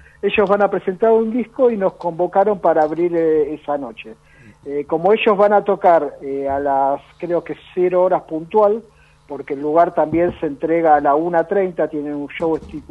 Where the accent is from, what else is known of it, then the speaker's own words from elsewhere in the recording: Buenos Aires, Argentina; que somos de Congreso y Constitución, nos quedaba muy lejos